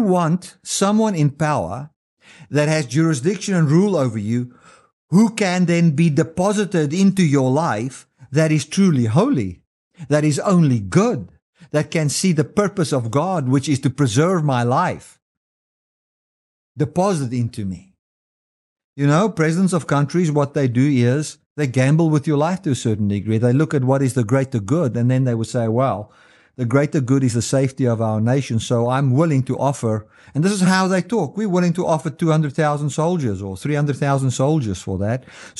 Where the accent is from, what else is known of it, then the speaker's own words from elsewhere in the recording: Mpumalanga, South Africa; I grew up in Mpumalanga area in South Africa